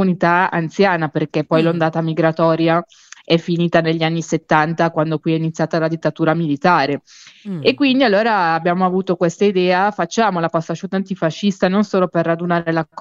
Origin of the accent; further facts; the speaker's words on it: Malnate, Lombardy, Italy; pure io sono di Varese, io sono di Malnate